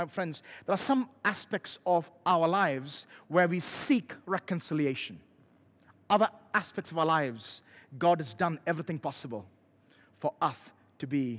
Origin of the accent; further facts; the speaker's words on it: Kerala, India; born there; And I was born in Kerala in India.